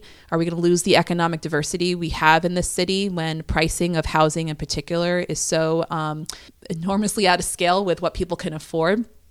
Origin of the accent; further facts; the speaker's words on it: Barre, Vermont, United States; like my hometown of Barrie City, for example.